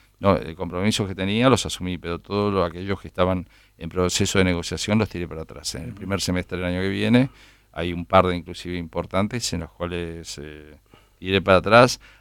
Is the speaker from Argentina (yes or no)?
yes; Argentina; y más allá de como productor, como ciudadano argentino